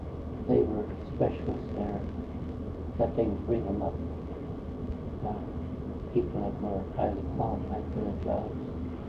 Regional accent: Cordova, Alaska, United States; I was born and raised in Cordova.

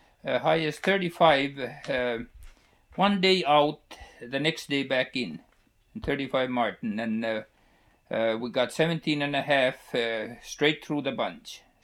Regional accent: Michigan, United States; born there; now in Ruby, United States; I was born in the States, in Upper Michigan, but there was a place. There was about 300 farmers or Finnish settlers there, and one Scotchman.

